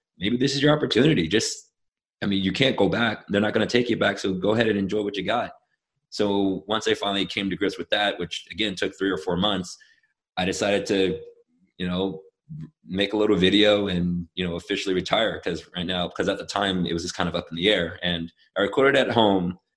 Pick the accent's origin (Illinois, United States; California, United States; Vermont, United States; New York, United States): California, United States; I'm a Californian.